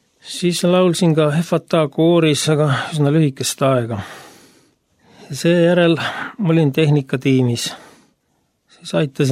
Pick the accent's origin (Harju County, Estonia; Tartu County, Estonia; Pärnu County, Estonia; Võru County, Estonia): Tartu County, Estonia; Tartu; Olen sündinud ja kasvanud Tartus.